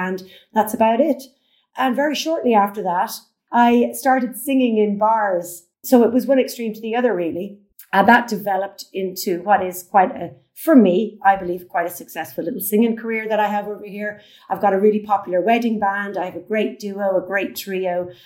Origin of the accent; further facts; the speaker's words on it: Ireland; now in Spain; Okay, well, I'm Irish, but I live in Spain. I've been here 20 years